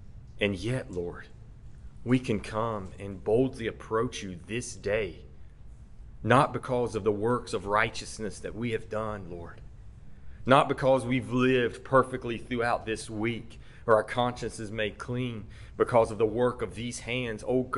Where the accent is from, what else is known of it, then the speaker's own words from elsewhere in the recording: Virginia, United States; accent: Southern; I hail from Virginia. That's why I have a. That's why I talk a little funny. I got a pretty thick Southern accent.